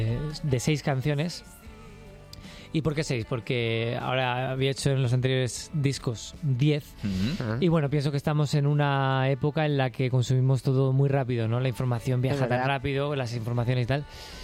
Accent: Valencia, Valencian Community, Spain; Soy valenciano, me encanta Valencia y soy de allí, lógicamente, pero yo pienso que uno es de donde vive, ¿no?

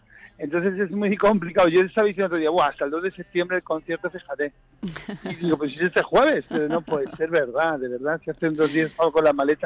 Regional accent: Madrid, Community of Madrid, Spain; now in Morata de Tajuña, Spain; Yo soy de Madrid capital, ¿vale? Con padres gaditanos, o sea, que yo me siento un poco de Cádiz también

